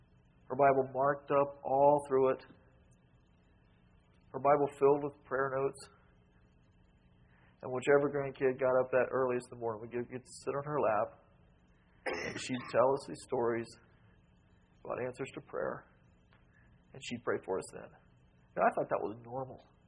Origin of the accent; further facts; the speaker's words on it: Idaho, United States; But we grew up in Idaho, only became a state in 1898.